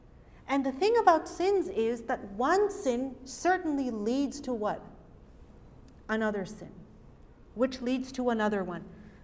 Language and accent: English; Canada; I'm from Canada, and you know, people really make fun of us Canadians, that we say sorry a lot.